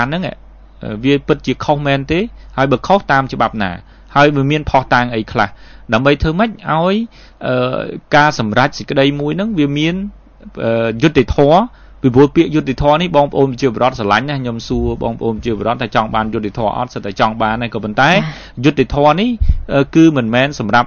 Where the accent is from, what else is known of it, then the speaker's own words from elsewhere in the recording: Kampong Cham, Cambodia; តាមពិតខ្ញុំមកពីកំពង់ចាមដូចគ្នាទេ